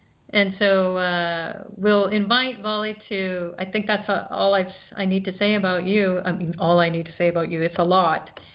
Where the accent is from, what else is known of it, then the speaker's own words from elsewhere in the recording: Canada; now in India; I'm from Canada, or if you don't know, well, I'm from Canada. And although I'm in India now